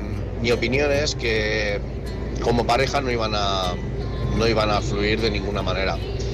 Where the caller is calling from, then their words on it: Lleida, Catalonia, Spain; de Lleida